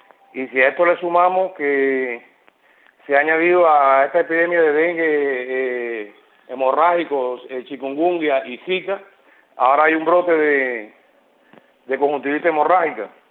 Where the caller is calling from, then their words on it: Holguín, Cuba; soy activista de la Unión Patriótica de Cuba acá en la ciudad de Holguín.